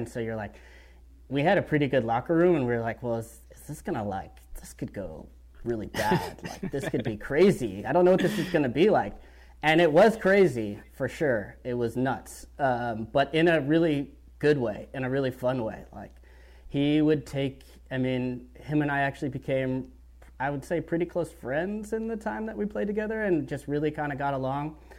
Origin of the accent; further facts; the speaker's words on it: California, United States; I lived with, like, two dudes that I grew up with in the Bay Area